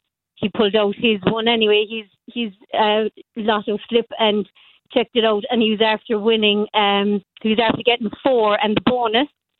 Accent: Waterville, Munster, Ireland; I'm originally from Waterville in County Kerry.

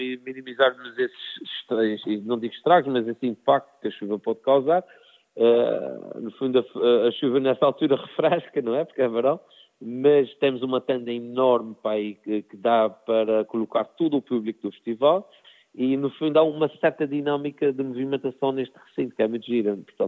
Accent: Ribeira Grande, Azores, Portugal; eu próprio sou da Ribeira Grande

